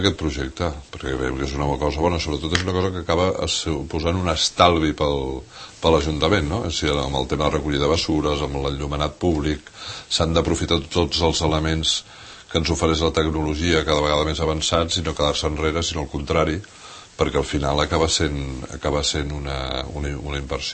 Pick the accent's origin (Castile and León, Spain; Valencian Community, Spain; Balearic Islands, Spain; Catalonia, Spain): Catalonia, Spain; Valldoreix; jo soc de Valldoreix, visc a Valldoreix, no?